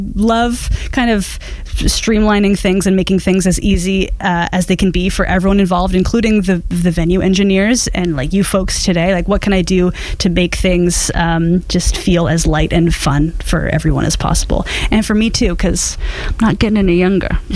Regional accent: Montreal, Quebec, Canada; for the first time in my hometown of Montreal.

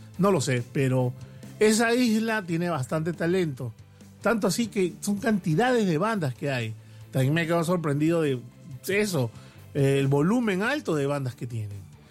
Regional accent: Peru; Sí, me quedo sorprendido porque yo pensaba que solamente había pasado en mi país, en el Perú, pero veo que en otros países han habido persecuciones a los metaleros. Por ejemplo, en mi país pasó con el terrorismo que teníamos con Sendero Luminoso.

